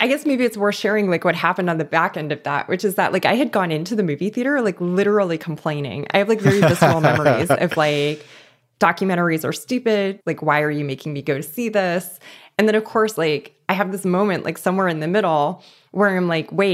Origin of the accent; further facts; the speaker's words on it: Los Angeles, California, United States; I grew up in East Los Angeles, and we actually had to drive all the way to the West Side.